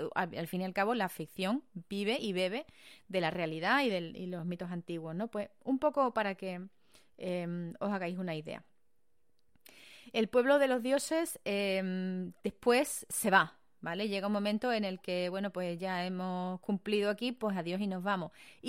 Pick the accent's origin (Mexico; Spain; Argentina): Spain; Perdóname porque soy española. Hablo inglés, sí, como puedes escuchar, pero no tengo ni idea de gaélico.